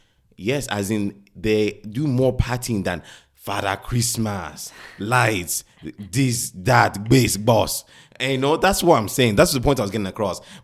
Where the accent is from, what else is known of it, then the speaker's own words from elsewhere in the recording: Nigeria; All right, I'm Nigerian. Don't let the fucking English fool you. I'm Nigerian.